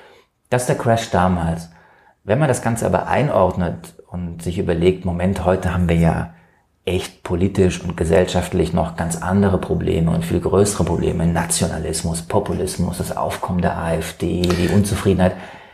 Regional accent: Germany; Ich bin ein Kind der Bundesrepublik, bin groß geworden in diesem System, das ich immer für stabil gehalten habe.

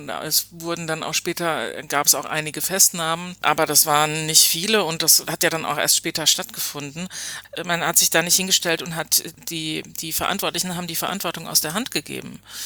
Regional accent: West Germany, Germany; Ja, ich habe damals in West-Berlin gewohnt. Ich bin im Westen auch groß geworden, kam dann zum Studieren nach West-Berlin.

